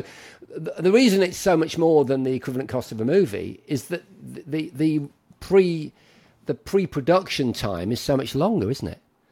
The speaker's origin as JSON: {"language": "English", "town": "Lincoln", "region": "East Midlands", "country": "United Kingdom", "said": "I'm from Lincoln, as you probably know, and that's where one of Rockstar's big studios are."}